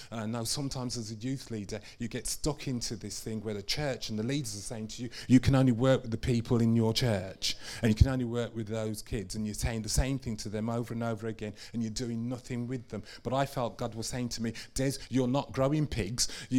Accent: Birmingham, West Midlands, United Kingdom; born there; I was born in Birmingham.

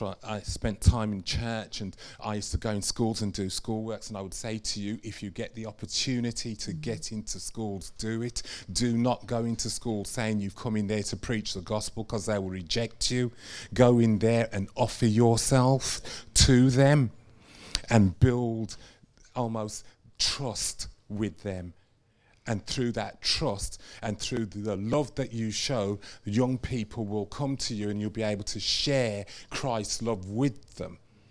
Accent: Birmingham, West Midlands, United Kingdom; born there; I was born in Birmingham.

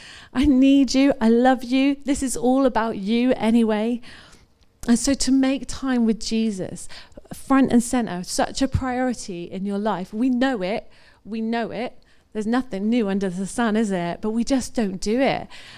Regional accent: Corby, East Midlands, United Kingdom; because now I'm back in Corby, I'm from Corby, and I've gone back there

